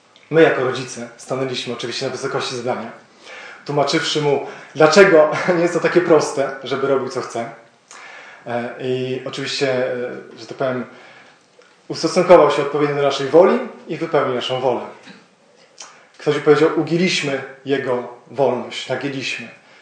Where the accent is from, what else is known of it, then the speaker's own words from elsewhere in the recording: Toruń, Kuyavian-Pomeranian Voivodeship, Poland; now in Podhale, Poland; nie pochodzę z Podhala, pochodzę z Torunia. I przez Jezusa Chrystusa, dzięki Niemu jestem na Podhalu. Przysłał mnie tutaj 12 lat temu